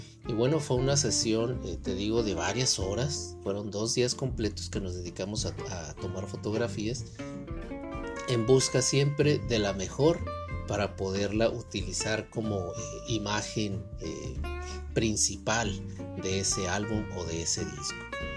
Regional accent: Tijuana, Baja California, Mexico; now in San Diego, United States; mi ciudad natal, que es Tijuana.

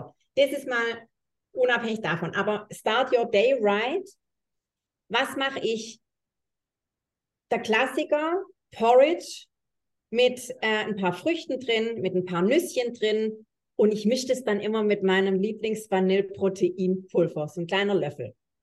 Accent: Southern Germany, Germany; Ich komme aus Süddeutschland, Flughafen Stuttgart.

